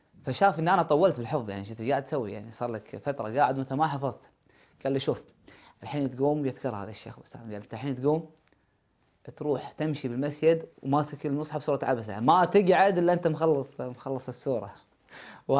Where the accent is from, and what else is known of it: Kuwait